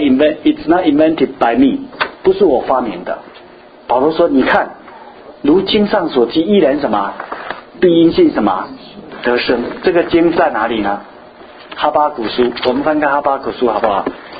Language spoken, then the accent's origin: Chinese; China; 这一点是我们中国人没有的观念。